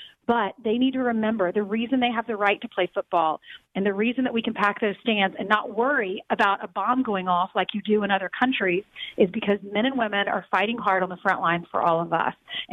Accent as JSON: {"language": "English", "region": "the South", "country": "United States", "said": "I will say I'm from the South. I grew up in a Christian home."}